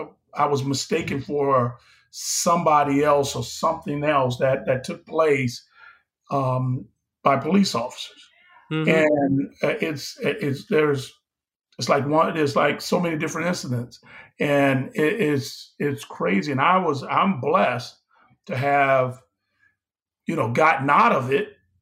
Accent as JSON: {"language": "English", "town": "Detroit", "region": "Michigan", "country": "United States", "tie": "born or raised there", "said": "in my neighborhood growing up in Detroit."}